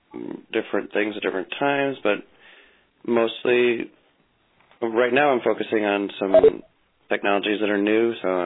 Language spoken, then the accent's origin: English; St. Louis, Missouri, United States; I'm from St. Louis.